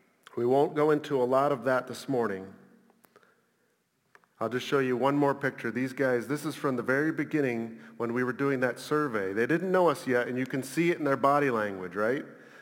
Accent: Bangladesh; And I grew up in Bangladesh.

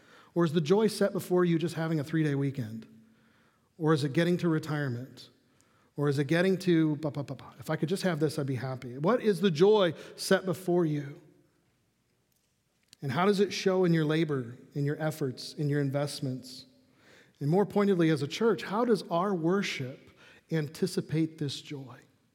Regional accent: Chicago, Illinois, United States; I am a born cynic because I grew up in Chicago. It's like the blood that oozes out of everything out of a Chicago native is cynicism.

